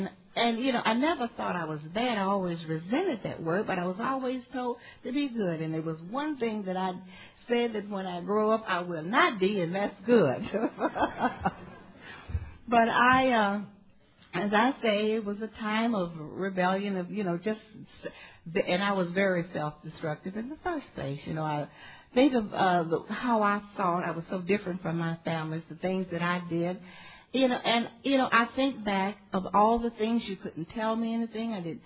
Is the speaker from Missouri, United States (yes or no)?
no; Chicago, Illinois, United States; also born or lived in Cleveland, Ohio; But I'm from Cleveland, Chicago. Chicago is my home. That's where I did my drinking, south side of Chicago. You've heard … talk about south side of Chicago. Well, that's where I'm from. That's where I was raised.